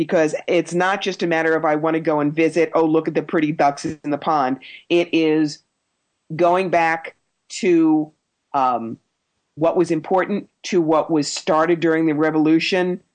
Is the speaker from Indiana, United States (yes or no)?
no; New Jersey, United States; also born or lived in Philadelphia / Buffalo / Atlanta; I grew up in South Jersey, and I've lived in Philadelphia, and I've lived Buffalo, and I lived in Atlanta for 7 years, and I went to school in Rhode Island.